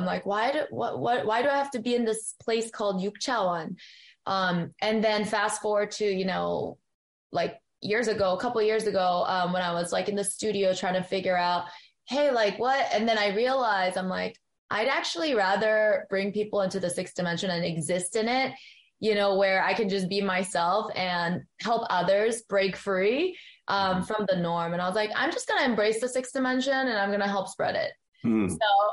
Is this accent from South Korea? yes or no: yes; South Korea; growing up in Korea.